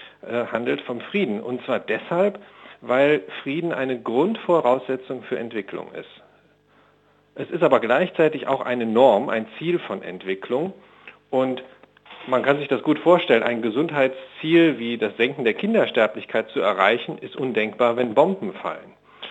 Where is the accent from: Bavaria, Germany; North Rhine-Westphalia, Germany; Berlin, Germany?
Berlin, Germany; Wenn ich das jetzt für mich, ich bin Berliner, überlege, ich wohne in der Nähe des Mauerparks